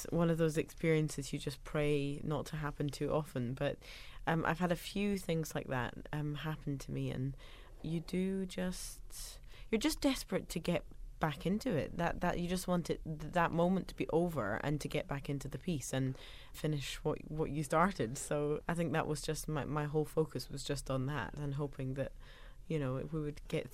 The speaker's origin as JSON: {"language": "English", "country": "United Kingdom", "said": "although I'm British"}